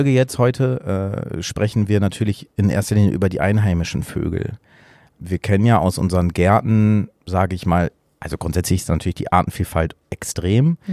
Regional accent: Lower Saxony, Germany; Und wir haben auf dem Land gelebt. Also in so einem ganz kleinen Dorf bin ich groß geworden in Ostfriesland.

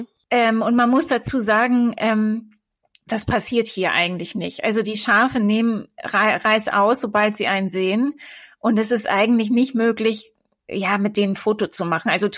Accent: Schleswig-Holstein, Germany; Und ich komme eben ursprünglich aus Nordfriesland.

